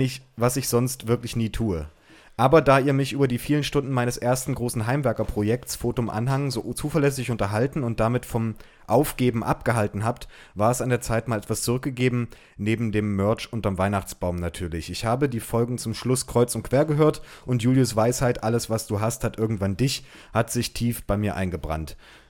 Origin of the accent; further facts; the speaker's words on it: Pulsnitz, Saxony, Germany; now in Berlin, Germany; Ich komme ursprünglich aus Sachsen, Pulsnitz, die Stadt mit den Pfefferkuchen, und bin aber vor ein paar Jahren nach Berlin gezogen